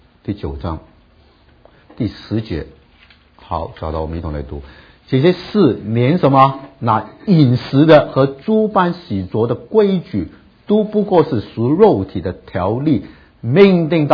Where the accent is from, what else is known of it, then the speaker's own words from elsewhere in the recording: China; 那我们中国人在中国都惨了